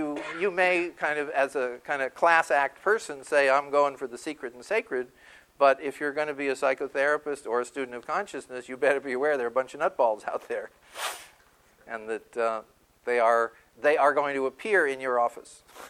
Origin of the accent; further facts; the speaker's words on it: Los Angeles, California, United States; Because I grew up predominantly in Los Angeles, and I think I'm a Native.